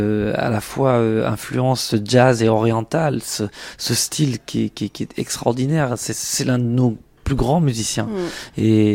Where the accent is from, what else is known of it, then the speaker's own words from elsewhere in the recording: Échirolles, Auvergne-Rhône-Alpes, France; quand j'étais môme à Échirolles, on partait d'Échirolles, on allait au centre-ville à Grenoble